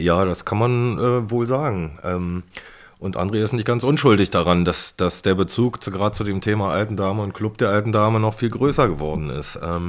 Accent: Berlin, Germany; Ich war Berliner und war Herthaner.

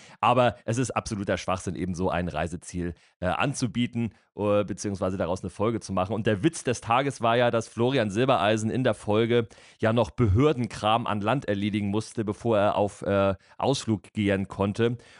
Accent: Kiel, Schleswig-Holstein, Germany; meiner Heimatstadt in Kiel

